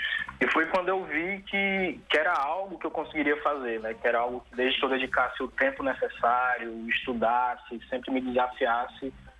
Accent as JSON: {"language": "Portuguese", "town": "Fortaleza", "region": "Ceará", "country": "Brazil", "said": "É, sou de Fortaleza, Ceará."}